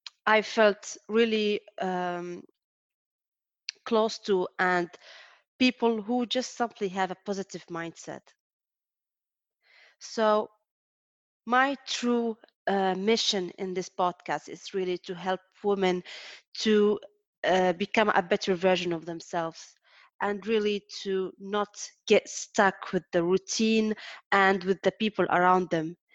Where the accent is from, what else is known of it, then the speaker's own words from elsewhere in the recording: Morocco; also born or lived in Lebanon / Egypt; now in France; I'm 27 years old. I'm originally from Morocco. I lived in two different countries, Middle East, Lebanon, and Egypt